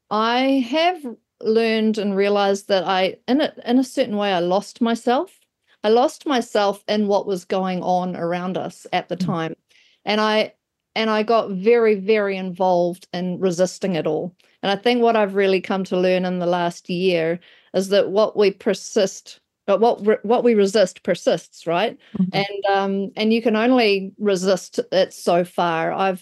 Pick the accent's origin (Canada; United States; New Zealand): New Zealand; Wellington; I've been living up in the far north. I'm actually from Wellington, but moved up during COVID, actually. Sold our house and bought our boat, and we live on a boat.